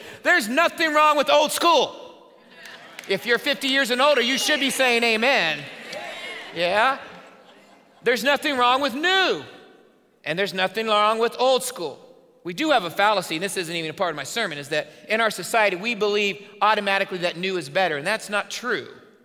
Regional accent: Indiana, United States; I grew up in Indiana. If you know anything about Indiana, everybody plays basketball.

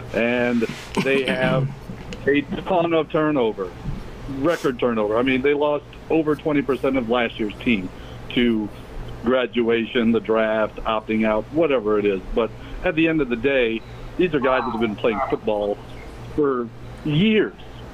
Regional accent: New Orleans, Louisiana, United States; And so I grew up in New Orleans, and I was a Saints fan, and I'm 42.

